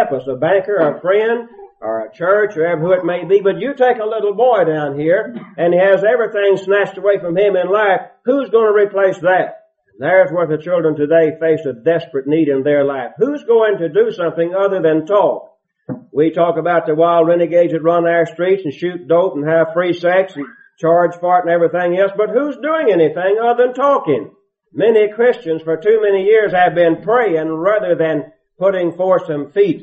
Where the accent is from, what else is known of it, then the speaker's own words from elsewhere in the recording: Cheapside, Texas, United States; born there; I'm proud to be a Texan. You'd never know it, but I am. I'm glad I was born in Texas, Cheapside to be exact, about 80 miles west of here